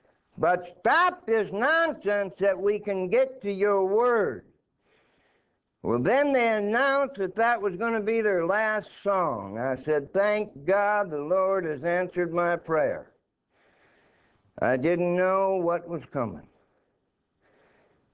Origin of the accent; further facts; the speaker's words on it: Minnesota, United States; But I was born and raised in Minnesota, where it is not uncommon for the temperature to get to 50, 60, 65 below zero wind chill.